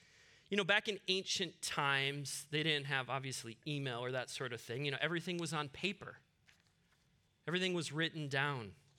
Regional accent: Waconia, Minnesota, United States; born there; I was born in Waconia Hospital.

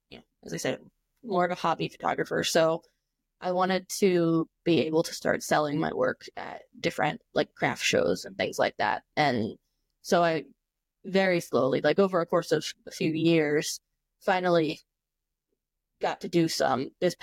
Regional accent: New Jersey, United States; So I'm from New Jersey. I went to undergrad on Long Island, and then I did graduate school back in New Jersey.

